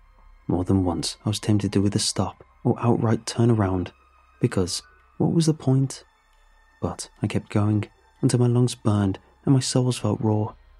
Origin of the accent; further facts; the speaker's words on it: West Virginia, United States; Seeing as I am from West Virginia, I was quite a ways away from home.